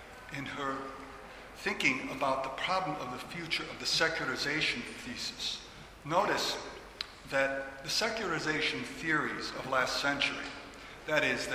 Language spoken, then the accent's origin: English; United States; lead me as an American to think of my own homeland, a place birthed by Europeans committed to the liberal ideals that they had long ago fostered.